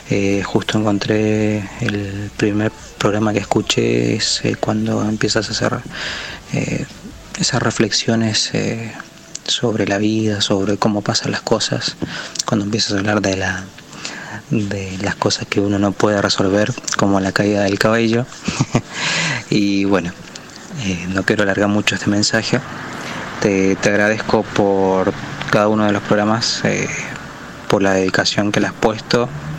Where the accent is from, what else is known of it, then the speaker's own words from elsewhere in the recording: Chile; now in Buenos Aires, Argentina; Yo soy de Chile. Me toca ser el extranjero en tu país. vivo acá en Argentina, en Buenos Aires específicamente, hace ya casi 8 años, un poco más.